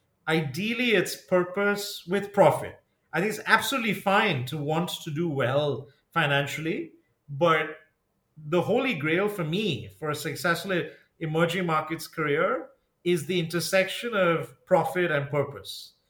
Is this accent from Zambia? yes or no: yes; Zambia; also born or lived in India; I grew up in Zambia and in India